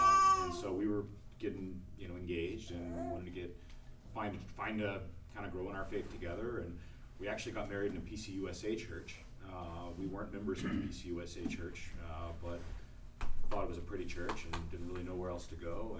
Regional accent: Houston, Texas, United States; also born or lived in Pittsburgh; So I grew up in Houston.

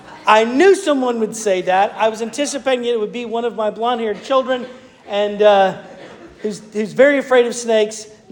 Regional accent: the South, United States; When I was a young man growing up in the South, you would almost offend someone if you were to ask them, are you a Christian?

